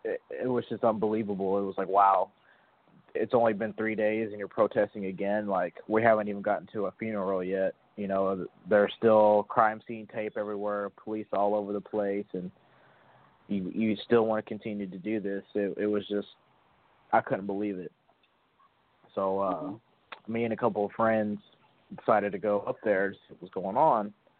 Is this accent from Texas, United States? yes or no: yes; Texas, United States; I'm from the South. I'm from Texas.